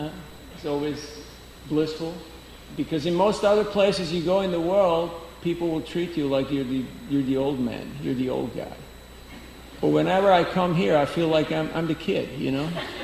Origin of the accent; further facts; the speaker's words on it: Switzerland; "I'm from Switzerland. I came here to meet all the nice people. Do you qualify?"